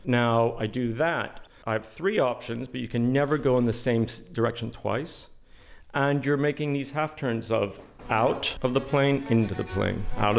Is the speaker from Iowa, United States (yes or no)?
no; Texas, United States; I'm a theoretical physicist. I grew up in Texas in America.